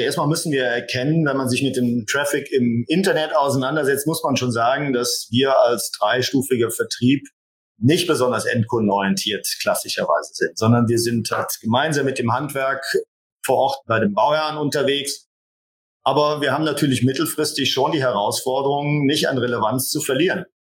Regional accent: Rhineland, Germany; Und natürlich als Rheinländer liegt das in der DNA, ist man natürlich auch ein bisschen gesellig.

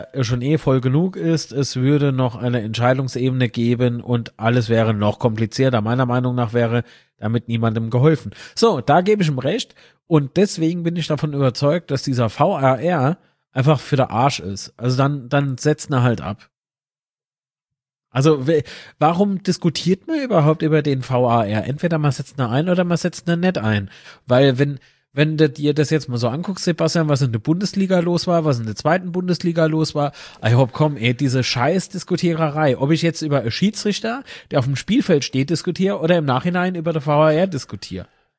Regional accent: Rhineland-Palatinate, Germany; als Pfälzer

